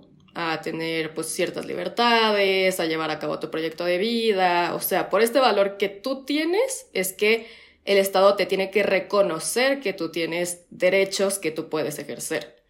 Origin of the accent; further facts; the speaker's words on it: Mexico; tengo 23 años, soy mexicana, soy licenciada en Derecho y pues también yo trabajo aquí en México